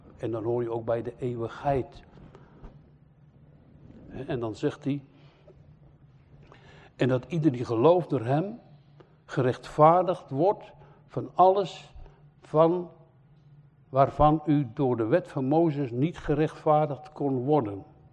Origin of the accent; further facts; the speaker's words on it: Suriname; Ik kwam uit Suriname.